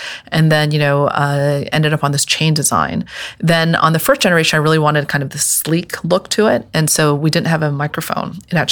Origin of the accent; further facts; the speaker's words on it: Hong Kong; luckily I grew up in Hong Kong.